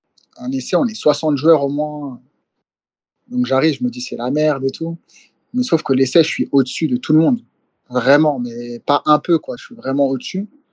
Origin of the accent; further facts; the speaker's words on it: Martinique; Et après, bon, je suis martiniquais, hein.